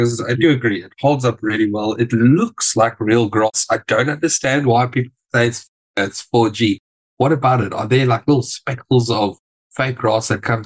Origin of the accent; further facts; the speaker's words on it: South Africa; Well, as a South African, I'm obviously very biased.